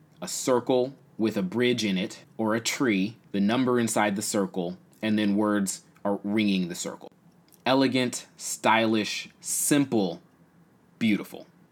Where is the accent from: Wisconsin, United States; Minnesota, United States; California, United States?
California, United States; Oakland; for a person who was born and raised in the East Bay, in Oakland in particular, the feeling of seeing this jersey is bittersweet